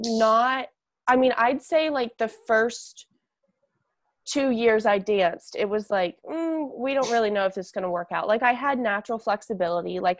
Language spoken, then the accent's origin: English; Wake Forest, North Carolina, United States; I was born and raised and have lived my whole life in Wake Forest, North Carolina.